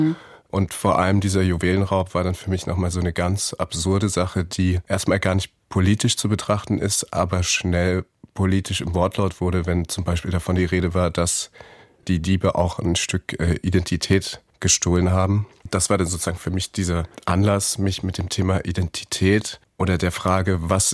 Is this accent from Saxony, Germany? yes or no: yes; Dresden, Saxony, Germany; mich mit meiner eigenen Geschichte und Bezügen zu meiner Heimatstadt Dresden auseinanderzusetzen.